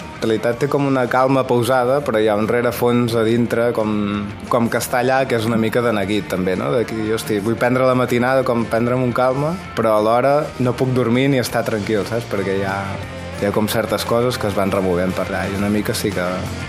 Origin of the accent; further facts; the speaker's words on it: Manlleu, Catalonia, Spain; som de Manlleu, Plana de Vic, zona de boira